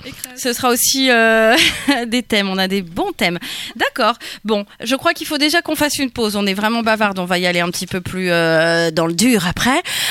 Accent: Hauts-de-France, France; Comment tu sais que je suis du Nord-Pas-de-Calais ?

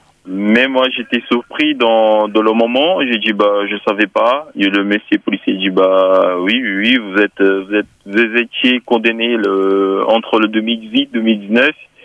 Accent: Brazil; now in France; je suis brésilien, actuellement j'ai 27 ans.

